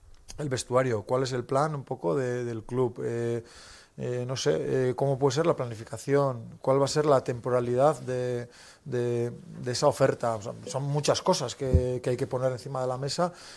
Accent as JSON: {"language": "Spanish", "town": "Berriatúa", "region": "Basque Country", "country": "Spain", "tie": "born or raised there", "said": "Yo al final soy un chico de Berriatúa, donde nosotros cuando éramos niños pues íbamos, montábamos 2-3 autobuses para ir en Navidad a ver esa selección"}